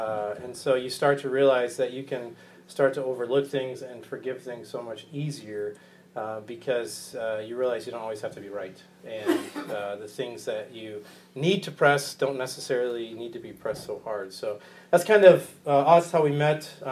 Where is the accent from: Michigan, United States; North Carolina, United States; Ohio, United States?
Michigan, United States; Grand Rapids; She grew up in Ann Arbor. I grew up in the Grand Rapids area.